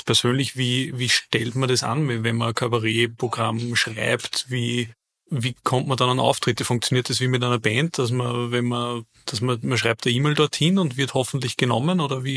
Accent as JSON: {"language": "German", "region": "Upper Austria", "country": "Austria", "said": "Ich bin Oberösterreicher."}